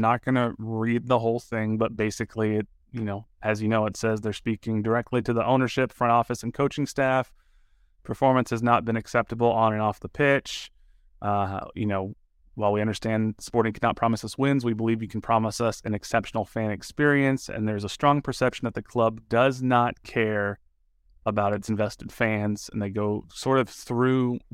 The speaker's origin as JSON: {"language": "English", "town": "St. Louis", "region": "Missouri", "country": "United States", "tie": "born or raised there", "said": "I can't turn my back on 10 years of SKC, but it is my hometown team."}